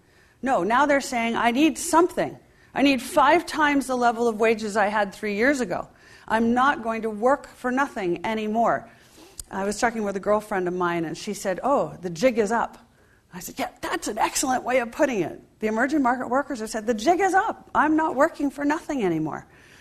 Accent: Washington, District of Columbia, United States; So I grew up in Washington, D.C. I remember actually having to dive underneath my wooden school desk once a month for the nuclear drill.

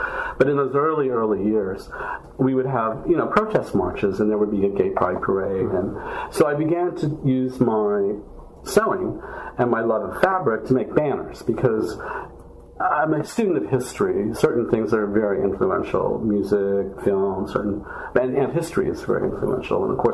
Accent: Midwest, United States; And then, of course, growing up in the Midwest, under the most horrible of circumstances, that was all, of course, suppressed.

